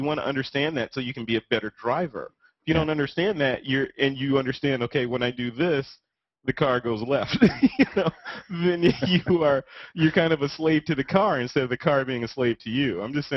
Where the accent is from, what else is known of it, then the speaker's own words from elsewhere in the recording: Chicago, Illinois, United States; So I'm a Midwestern boy, right? So I'm out of Chicago initially. That's where I was coming from. So I'm from the Midwest